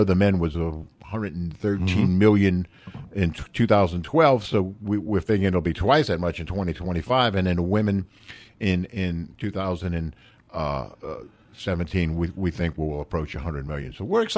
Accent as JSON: {"language": "English", "town": "New Orleans", "region": "Louisiana", "country": "United States", "tie": "born or raised there", "said": "I think Baton Rouge can stand up with any other city, including my hometown of New Orleans with food"}